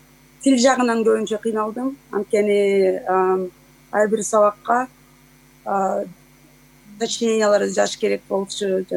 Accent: Bishkek, Kyrgyzstan; moved away as an adult; now in United States; Мен өзүм ошо Бишкекте төрөлүп, ошол жакта өскөм

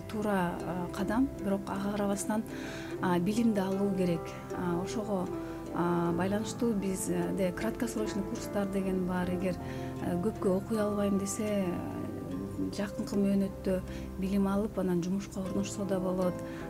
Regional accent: Tokmok, Chuy Region, Kyrgyzstan; born there; мен Токмок шаарында карапайым үй бүлөдө туулганмын.

